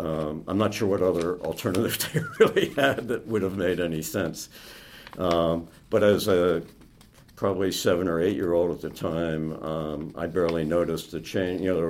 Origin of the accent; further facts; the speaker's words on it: Princeton, New Jersey, United States; I grew up on Jefferson Road in the first block off of Wiggins Street.